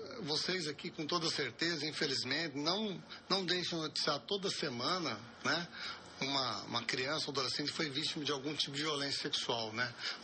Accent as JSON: {"language": "Portuguese", "country": "Brazil", "said": "Bom, Assis, nós como brasileiros, nós temos uma mania de se esquecer de várias coisas, né?"}